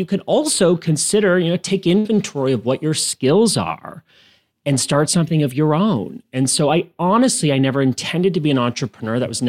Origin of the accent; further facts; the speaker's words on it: Canada; I am originally from Canada. I studied in the U.S. at Full Sail University for my master's degree.